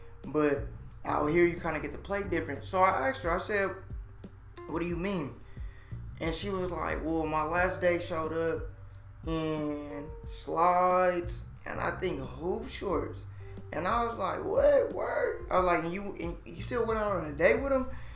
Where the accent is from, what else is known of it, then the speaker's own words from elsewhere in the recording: California, United States; You know, me, I'm from that dub. I'm from the West. You know, and in California, bro, you gotta dress correctly, right?